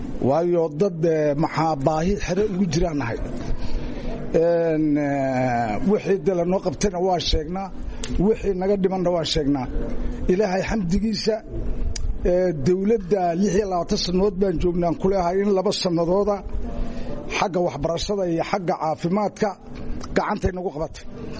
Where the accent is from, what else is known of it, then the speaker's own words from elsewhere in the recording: Lughaya, Awdal, Somalia; moved away; Gaar ahaan Lughayan ka imid.